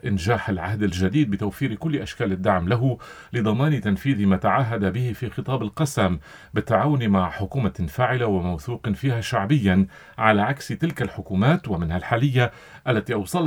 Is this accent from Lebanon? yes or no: yes; Lebanon